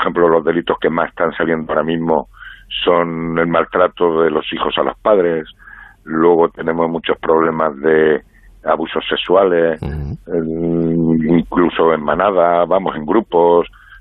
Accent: Castilla-La Mancha, Spain; Yo es que soy manchego y me gusta que se me entienda.

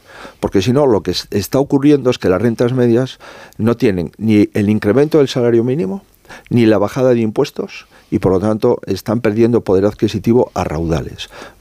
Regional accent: Spain; yo soy español igual que usted.

